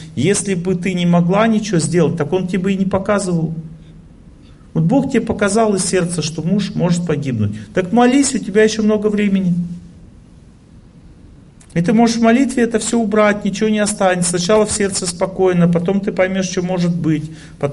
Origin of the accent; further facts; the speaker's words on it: Serov, Sverdlovsk Oblast, Russia; Я из Серова. Там у меня родственники живут. Там родился. Ваш земляк.